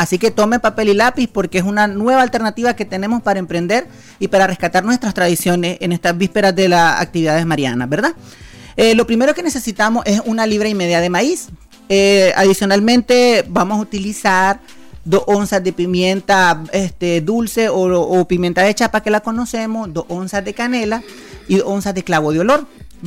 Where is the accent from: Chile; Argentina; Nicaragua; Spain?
Nicaragua; nosotros como nicaragüenses, como protagonistas de nuestra historia, debemos rescatar estas tradiciones